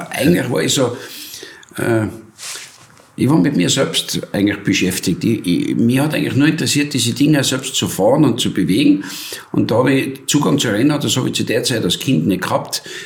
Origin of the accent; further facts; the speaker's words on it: Tyrol, Austria; Und ich habe dort, wo ich aufgewachsen bin in Tirol, das war jetzt einmal bei Weitem nur sehr leicht kontrolliert von Polizei